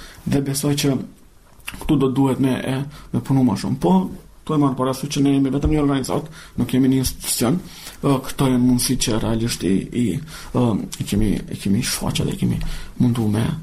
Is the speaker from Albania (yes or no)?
no; Kosovo; Ne, si kosovar, si pjesëtar të komuniteteve roma, ashkali dhe egjiptian